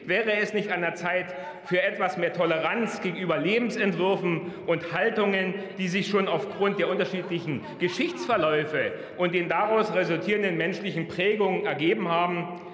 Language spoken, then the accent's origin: German; eastern Germany, Germany; Die Einheit, das kann ich und darf ich als Ostdeutscher so sagen, hat meine Heimat verändert.